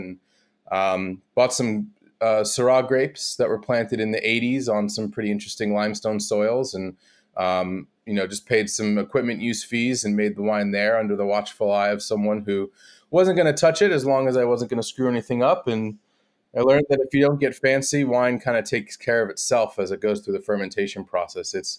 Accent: New Jersey, United States; Yeah, I grew up in Central Jersey.

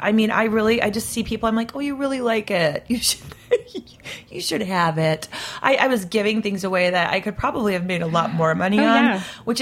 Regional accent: Midwest, United States; I think for me, DIY is a cultural thing. I come from the Midwest

